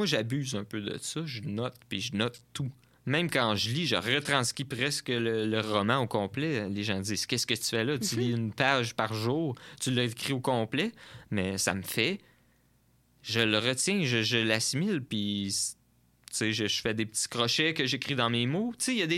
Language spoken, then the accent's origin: French; Quebec, Canada; parce qu'on est deux, on vient de la Rive-Sud, fait qu'on va savoir c'est où.